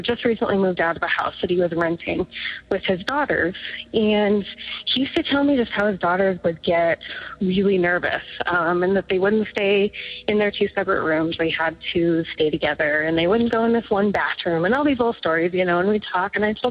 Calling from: Montana, United States; also born or lived in Florida; I'm calling from Montana. I called back a few weeks ago, and my story was I had moved back from Florida, and we lived in a haunted house and all that.

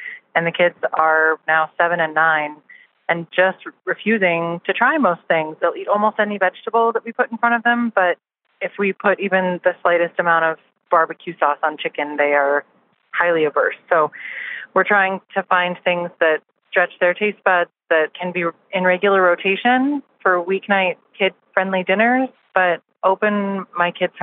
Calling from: Bozeman, Montana, United States; I'm calling from Bozeman, Montana.

